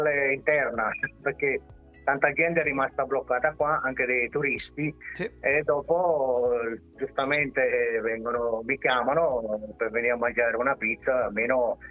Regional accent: Ischia, Campania, Italy; moved away; Sì, io vengo da Ischia, sono 40 anni che sono qua.

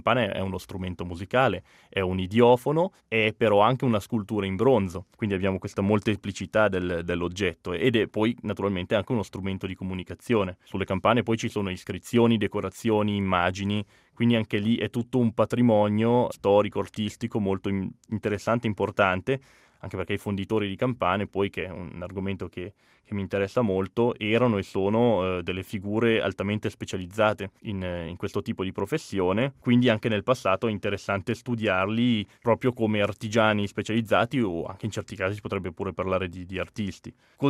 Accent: Piandera, Ticino, Switzerland; Io sono nato e cresciuto a Piandera, in Valcolla, quindi un paese molto piccolo, nel quale appunto tra l'altro ci si conosce tutti

